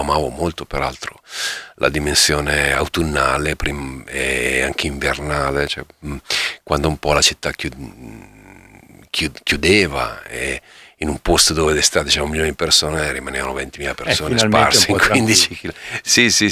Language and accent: Italian; Upper Adriatic, Italy; nato e cresciuto sull'Alto Adriatico, e che sogna e che di diventare poi un musicista